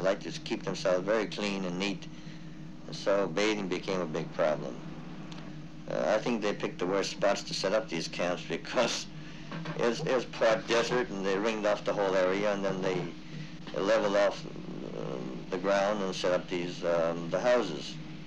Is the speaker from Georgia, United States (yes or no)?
no; Montebello, California, United States; born there; first language Japanese; English is a second language; I was born out in Montebello, which is a suburb of Los Angeles, and I didn't come into contact with any white Caucasian people until I was at age of four. Until I was age four, I was brought up to speak and converse in Japanese only.